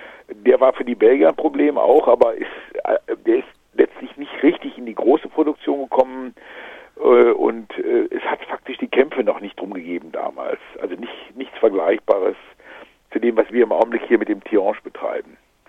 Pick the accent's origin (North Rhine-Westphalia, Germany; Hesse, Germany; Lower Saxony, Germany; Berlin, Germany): North Rhine-Westphalia, Germany; Aachen; ich selber bin hier Grenzgänger, also ich habe immer auf beiden Seiten gewohnt. Und man ist als Aachener, ist es eigentlich klar, man kann das Niederländische, kriegt man immer kapiert.